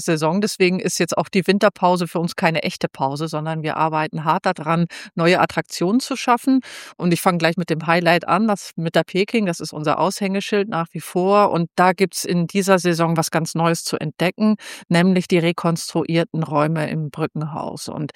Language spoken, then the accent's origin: German; Zurich, Switzerland; also born or lived in Rendsburg; now in Germany; denn ich bin in Zürich geboren, in der Schweiz und auch da aufgewachsen.